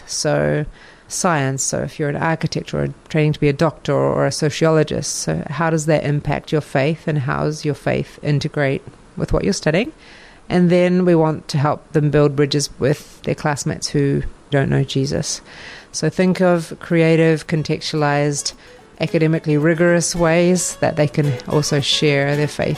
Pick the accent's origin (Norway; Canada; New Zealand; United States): New Zealand; now in Ecuador; originally I'm from New Zealand, and I've been working in Ecuador for about 15 years.